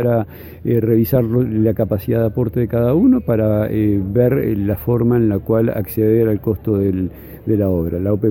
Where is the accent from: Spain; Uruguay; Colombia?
Uruguay; Yo creo que esas cosas nos acercan como uruguayos y contribuyen de alguna manera a generar ciudadanía